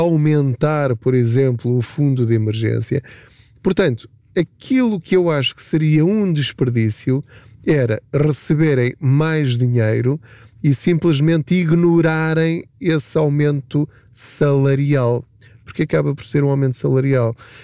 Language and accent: Portuguese; Portugal; Nós, enquanto portugueses, temos de mudar o nosso chip